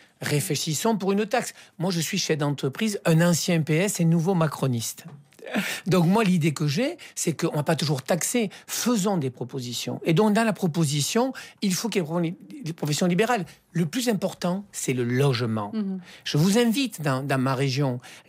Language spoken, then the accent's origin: French; Montpellier, Occitanie, France; Je suis montpelliérain, quand je parle de Montpellier, je parle de la comédie.